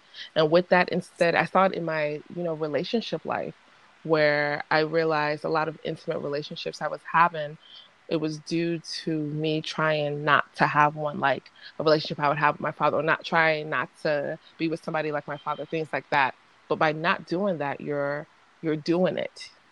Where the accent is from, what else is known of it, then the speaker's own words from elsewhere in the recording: Nigeria; born there; moved away; I'm Nigerian born, so coming into a new land, there is a different weight that's carried around because of the land ancestors too.